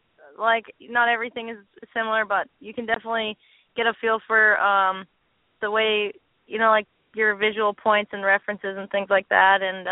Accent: Summerland, British Columbia, Canada; I grew up in Summerland, which is, it's pretty southern British Columbia, west coast. It's a very nice place there. It's in the valley.

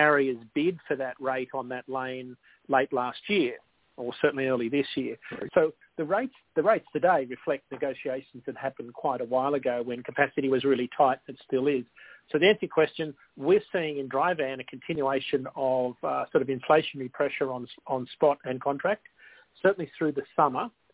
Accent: Australia; accent: Australian; moved away; if I spoke Australian English, you'd never understand me. So we were all taught the Queen's English in school. So when I moved here, I had to repeat myself so often

